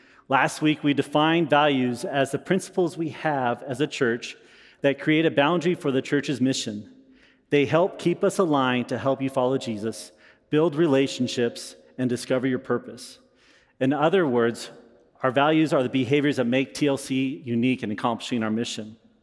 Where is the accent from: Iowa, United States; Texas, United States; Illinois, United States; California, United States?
California, United States; moved away as an adult; Now, I'm not a native of Colorado. I'm initially from Southern California, but there are two things that qualify me, I think, to be in good graces of natives or to be an honorary native. First, I moved out here about 18 years ago